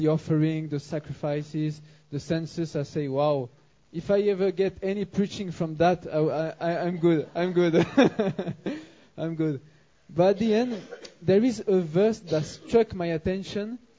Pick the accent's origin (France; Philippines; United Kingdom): France; accent: French; English is a second language; Yeah, no, that's my accent. Sorry, I hope you will understand despite my French accent.